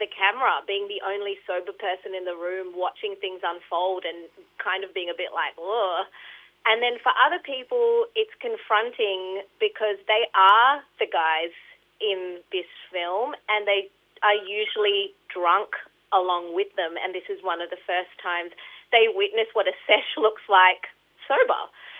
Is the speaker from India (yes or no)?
yes; India; now in Australia; I'm an Indian immigrant, I'm a woman